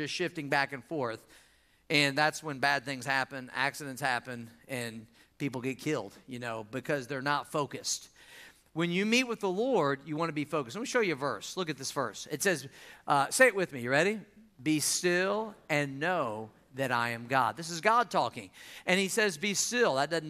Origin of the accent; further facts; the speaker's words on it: Missouri, United States; I started to say it might be your basement because I'm from Missouri